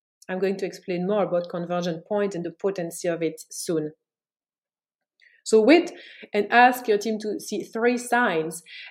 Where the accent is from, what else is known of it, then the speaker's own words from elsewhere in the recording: Belgium; So this is why I'm not going to Belgium, my home country, this year.